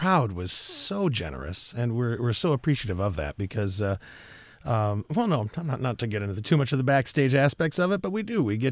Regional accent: Midwest, United States; You know, I grew up in the Midwest, so watching the Carol Burnett show was sacred.

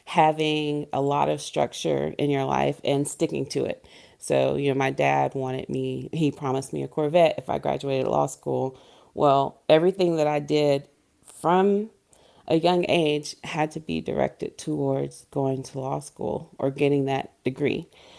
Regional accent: Black Mountain, North Carolina, United States; growing up in Black Mountain during the 70s, 80s, early 90s, it definitely felt isolated from the rest of the world. It's a small town.

